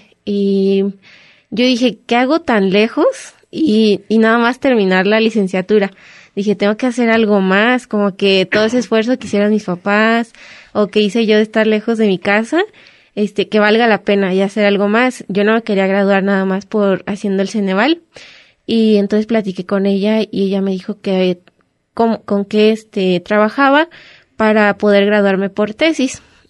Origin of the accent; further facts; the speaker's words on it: Tlaxiaco, Oaxaca, Mexico; Entonces vine yo a verla desde Oaxaca, soy de la heroica ciudad de Tlaxiaco, Oaxaca.